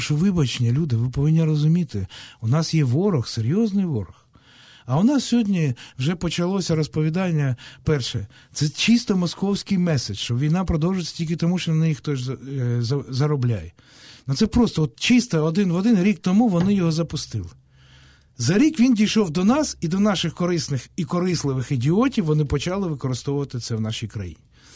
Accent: Donetsk, Donetsk Oblast, Ukraine; я з Донецька.

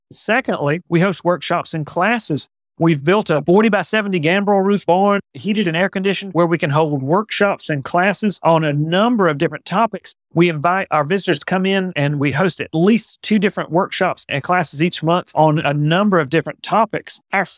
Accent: Auburn, United States; When we would visit him, they lived in Central Florida. I was growing up in Auburn.

